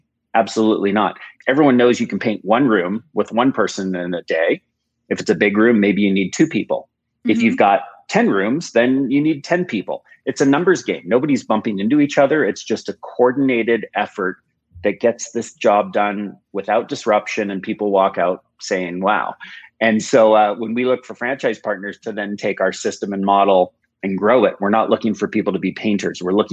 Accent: United States; born there; I want to expand out of Vancouver where I started the business. I was born in the United States. I wanted to expand into the United States.

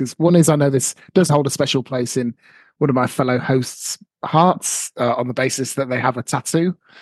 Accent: United Kingdom; I'm British

